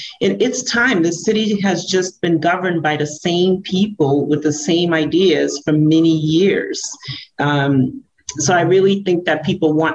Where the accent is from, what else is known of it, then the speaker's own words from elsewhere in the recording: Cape Verde; I took a trip to Cape Verde, to my home country, and stayed there for 3 weeks.